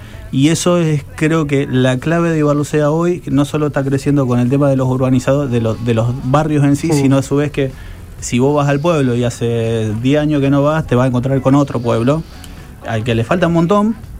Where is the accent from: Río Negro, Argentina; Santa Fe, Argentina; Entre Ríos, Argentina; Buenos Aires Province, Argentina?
Santa Fe, Argentina; Maciel; Somos de Maciel.